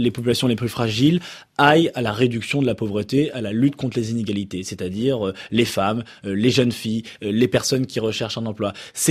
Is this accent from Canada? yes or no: no; Brittany, France; vu que je suis breton